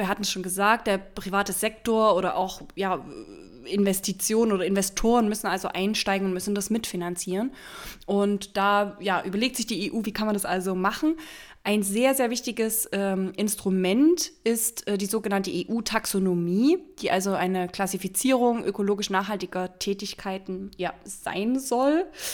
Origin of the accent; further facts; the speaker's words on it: Cologne, North Rhine-Westphalia, Germany; Wäre jetzt sowas, was uns als Kölner oder ehemalige Kölner so ein bisschen immer einfällt.